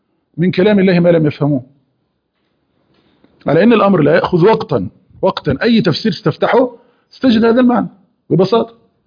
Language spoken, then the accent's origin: Arabic; Egypt; ولا حتى الفراعنة الذين عندنا في مصر كانوا أعلى من ذلك بكثير